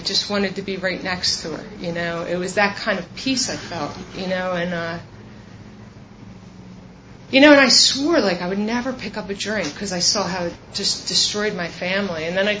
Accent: Philadelphia, Pennsylvania, United States; I'm from Pennsylvania. I'm a Philly chick. Anybody that knows me knows it. Yo. I was born in, just on the outskirts of Philly.

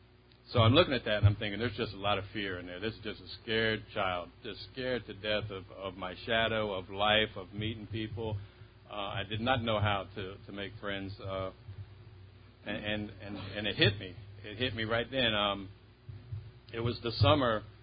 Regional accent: Columbus, Ohio, United States; born or raised there

